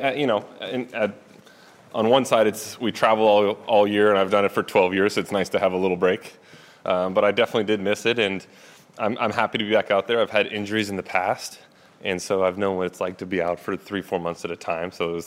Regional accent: United States; I mean, as an American, I get to play in America probably 10 times a year

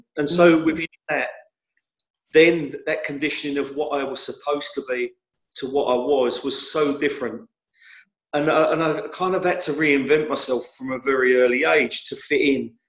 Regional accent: Hackney, London, United Kingdom; born there; I was born in Hackney.

